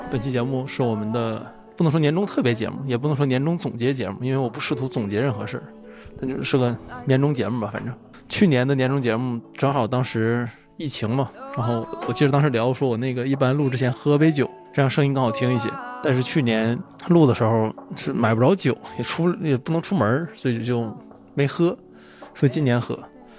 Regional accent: Changchun, Jilin, China; also born or lived in Shenzhen / Beijing / Shanghai / Tokyo; 就我待的比较久的城市有深圳、北京、上海，长春就不用说了，这是我老家。

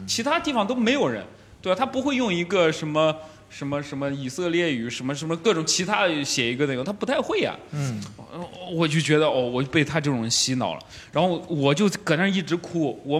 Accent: China

